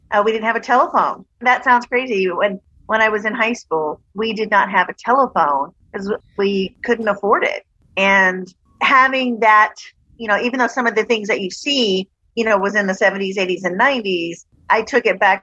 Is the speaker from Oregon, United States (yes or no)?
no; Kentucky, United States; She was growing up in Illinois and I was growing up in Kentucky. But we grew up in two very different worlds.